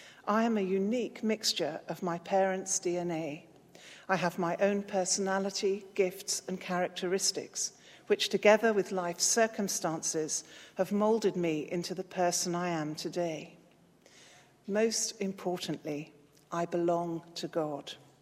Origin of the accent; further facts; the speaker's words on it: Scotland, United Kingdom; you'll discover that I was, quote, born in the Highlands of Scotland. I always describe myself as Scottish because, as well as being born there, I identify far more strongly with my mother's side of the family than with my dad's.